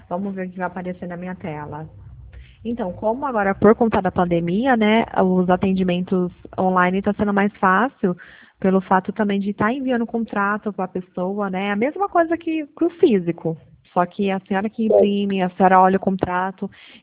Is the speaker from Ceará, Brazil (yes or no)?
no; Pirassununga, São Paulo, Brazil; Eu sou de Pirassununga, interior de São Paulo, terra